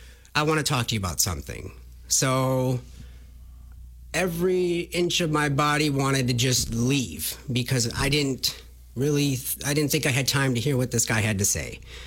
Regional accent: Green Bay, Wisconsin, United States; also born or lived in Racine, United States; Well, I was born in Racine, and I grew up in Green Bay, and been battling addiction since I was 13 years old. I thought that moving out here to Richland Center would change everything.

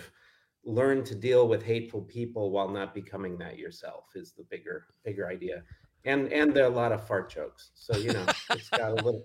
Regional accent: Neenah, Wisconsin, United States; Yeah, I grew up in Neenah, and went to Neenah High, graduated back in the 90s, went to the University of Wisconsin

